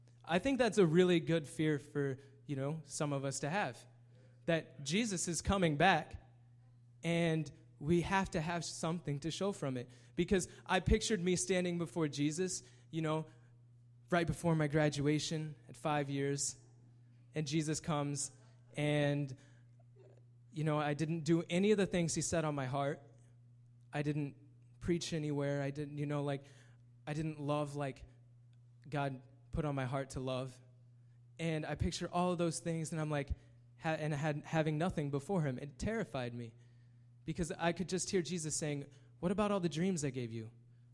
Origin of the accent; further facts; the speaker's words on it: Kansas, United States; I'm from Kansas. You think that we have a yellow brick road and that... And every time I tell everybody I'm from Kansas